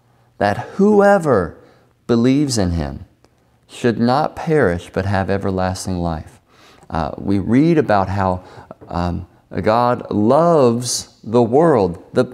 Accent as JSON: {"language": "English", "region": "the South", "country": "United States", "tie": "born or raised there", "said": "I grew up in the South, and I could probably spend a lot of time telling you stories from my own experience"}